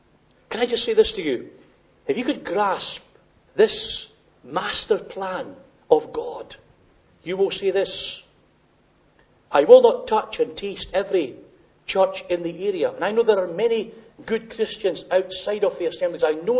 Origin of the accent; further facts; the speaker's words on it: Scotland, United Kingdom; when I was growing up in Scotland